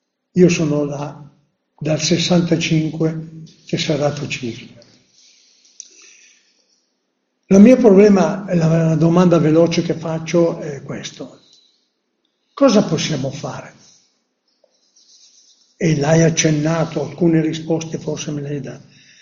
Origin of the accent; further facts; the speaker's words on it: Lombardy, Italy; in Brianza. Il mio paese è un paese briosco, sono 6.000 qualcosa abitanti, no? In una sono tre frazioni. Nella mia frazione sono 2.200 abitanti.